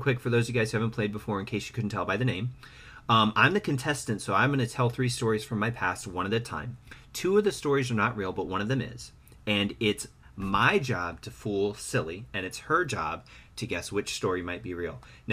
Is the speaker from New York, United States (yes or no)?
yes; New York, United States; Yeah, I'm from New York.